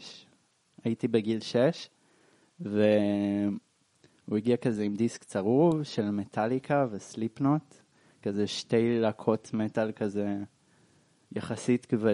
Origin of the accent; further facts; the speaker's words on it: Bat Yam, Tel Aviv District, Israel; born there; now in Holon, Israel; נולדתי בבת ים, עכשיו אני בחולון, רוב זמני.